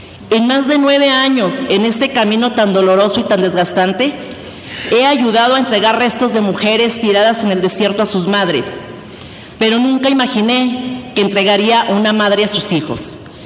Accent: Chihuahua, Mexico; Vengo de Chihuahua.

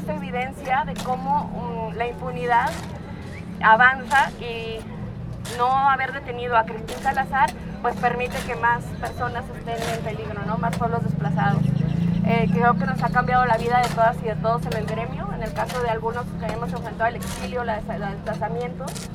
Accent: Chihuahua, Mexico; vengo del estado de Chihuahua

